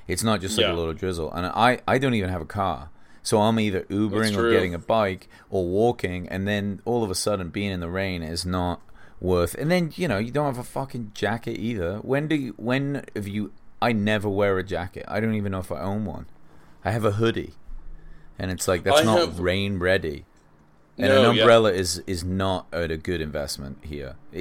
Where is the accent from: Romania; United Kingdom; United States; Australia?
United Kingdom; England; I've caught myself doing the same thing, and I'm fucking English.